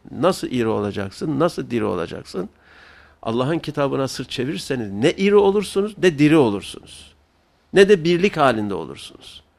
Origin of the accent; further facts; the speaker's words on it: Erzurum, Turkey; born there; Ben 1951 Erzurum doğumluyum. Böylelikle iki Erzurumlu bir Karslı yan yanayız.